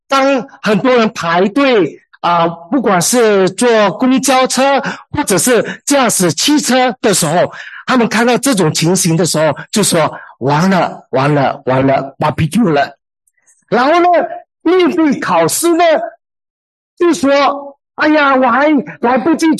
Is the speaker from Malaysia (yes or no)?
yes; Malaysia; now in Singapore; 我是马来西亚人，但是我定居在新加坡，现在是新加坡的公民。